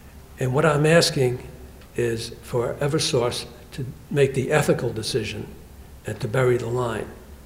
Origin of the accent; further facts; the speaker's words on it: Canterbury, New Hampshire, United States; from Canterbury, and that's … My family has operated a business in New Hampshire for 37 years.